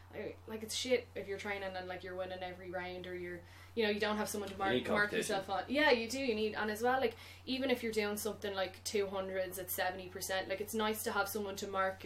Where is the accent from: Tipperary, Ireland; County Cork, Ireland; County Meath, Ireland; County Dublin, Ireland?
County Dublin, Ireland; Santry; Yes, it's my hometown. Haven't been there in years, though, now, it feels like.